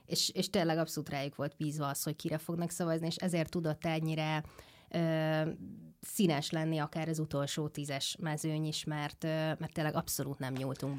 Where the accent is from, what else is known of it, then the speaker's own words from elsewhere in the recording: Hungary; de tényleg ezek olyan alapművek, amiket egyszerűen azért, mert magyarok vagyunk, nagyon fontos, hogy lássanak ők is.